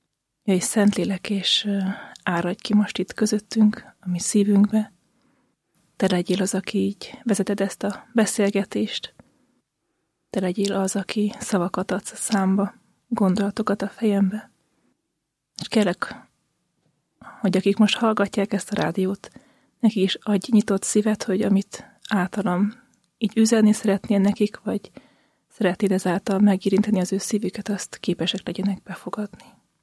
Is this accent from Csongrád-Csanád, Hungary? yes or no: yes; Hódmezővásárhely, Csongrád-Csanád, Hungary; born there; Én vidékről származom, Hódmezővásárhelyen születtem, és a szüleim római katolikusak